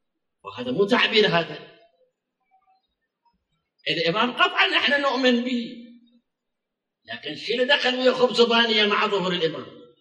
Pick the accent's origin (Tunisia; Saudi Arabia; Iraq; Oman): Iraq; moved away as an adult; أيام هروبي من العراق